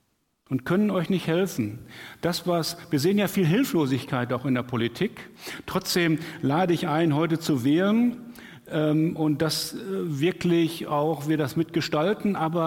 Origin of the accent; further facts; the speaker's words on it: Hamm, North Rhine-Westphalia, Germany; in meiner Kindheit in Hamm in Westfalen, da haben wir im Vorort Herringen gewohnt